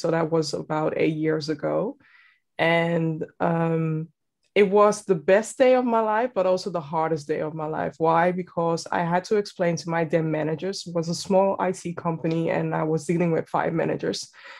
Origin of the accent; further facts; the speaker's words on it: Amsterdam, North Holland, Netherlands; born and raised in Amsterdam, the Netherlands